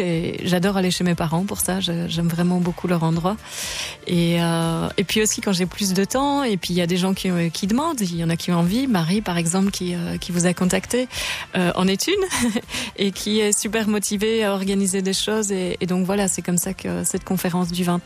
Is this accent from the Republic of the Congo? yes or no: no; Dinant, Wallonia, Belgium; Oui, je suis belge.